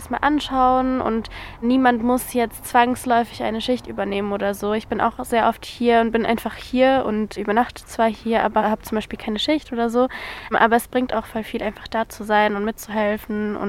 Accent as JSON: {"language": "German", "town": "Fürth", "region": "Bavaria", "country": "Germany", "said": "Ich komme eigentlich aus Fürth, aber ich übernachte auch teilweise mehrere Tage hier"}